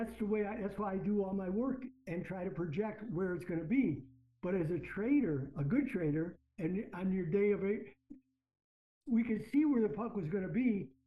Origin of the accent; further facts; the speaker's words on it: Chicago, Illinois, United States; when Continental Bank, because I'm from Chicago, when Continental Bank